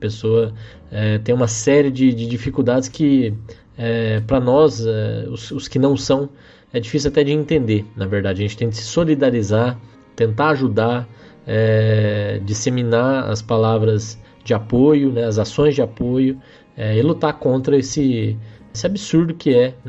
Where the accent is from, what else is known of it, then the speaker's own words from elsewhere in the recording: Brazil; Pode até ser, eu até entendo a lógica, todos somos brasileiros, mas não somos todos iguais, né?